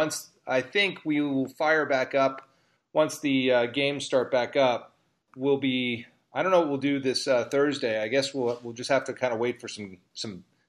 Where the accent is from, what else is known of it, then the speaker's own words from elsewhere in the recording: Short Hills, New Jersey, United States; I grew up in Short Hills, New Jersey, and Short Hills is part of Milburn Township.